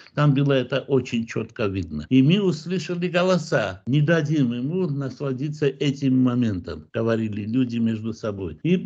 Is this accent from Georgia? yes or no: yes; Georgia; То есть мы, грузины, не хороши в праздновании, когда это приказано.